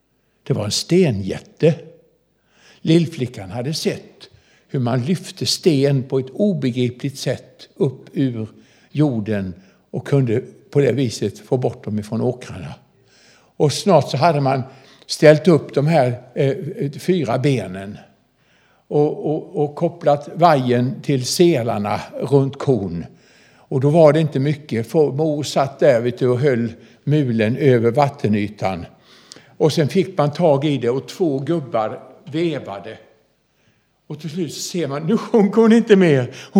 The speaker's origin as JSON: {"language": "Swedish", "country": "Sweden", "said": "Men jag är nog den svensk som har träffat flest fångar."}